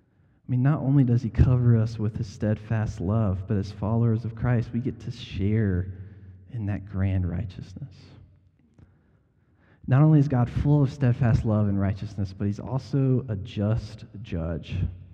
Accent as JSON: {"language": "English", "region": "the Carolinas", "country": "United States", "said": "I'm from the Carolinas. We have the Blue Ridge Mountains, and in the fall, they're gorgeous."}